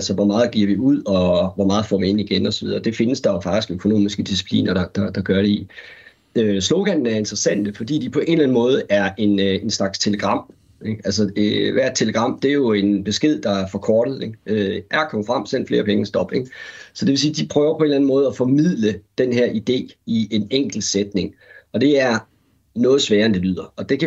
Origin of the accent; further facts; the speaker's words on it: Aarhus, Central Denmark Region, Denmark; Så jeg erindrer selv en fra min barndomsby, Aarhus